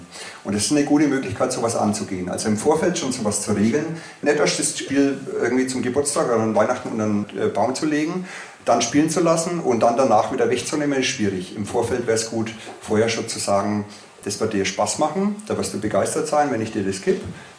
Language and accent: German; Nuremberg, Bavaria, Germany; Ich komme jetzt aus Nürnberg, da gibt es fast keine Spielräume mehr für Kinder und für Jugendliche.